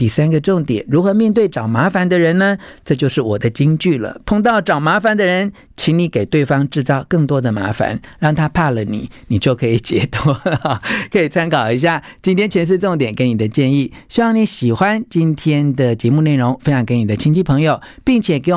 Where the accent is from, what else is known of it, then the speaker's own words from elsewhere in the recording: Taiwan; 就我们台湾话就软土生绝了，